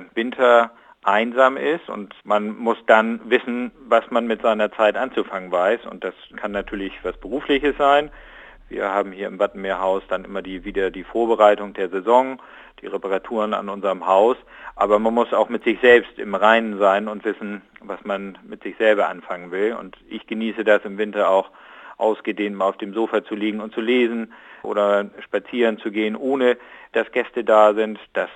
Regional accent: Bremerhaven, Bremen, Germany; Ich bin in der Stadt geboren eigentlich, komme aus Bremerhaven, also das Stadtleben ist mir durchaus vertraut

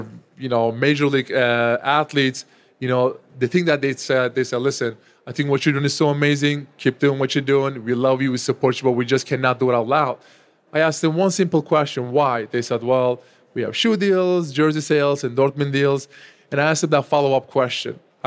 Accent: Turkey; when I was growing up in my home country, Turkey, we did not have freedom of speech

